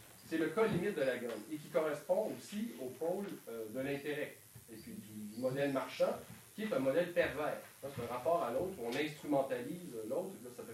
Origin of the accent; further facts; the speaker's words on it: Quebec, Canada; Je vais prendre l'exemple du hockey parce que je suis québécois